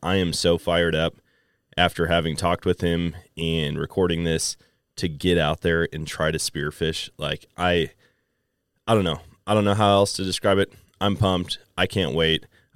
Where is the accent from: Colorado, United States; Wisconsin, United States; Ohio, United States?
Wisconsin, United States; Not only did he grow up in my home state of Wisconsin